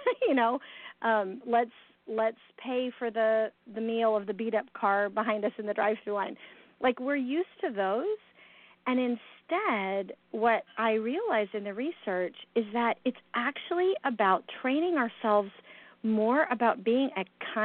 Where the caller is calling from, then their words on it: Atlanta, Georgia, United States; Well, I am actually at home in Atlanta